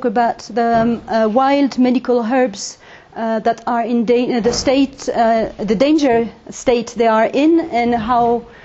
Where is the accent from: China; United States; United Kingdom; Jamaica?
China; Lhasa, Tibet; I'm from Tibet. I came from Lhasa.